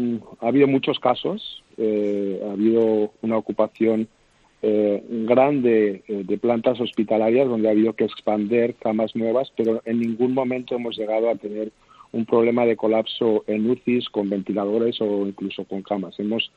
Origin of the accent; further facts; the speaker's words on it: Zaragoza, Aragon, Spain; now in United States; Sí, soy de Zaragoza.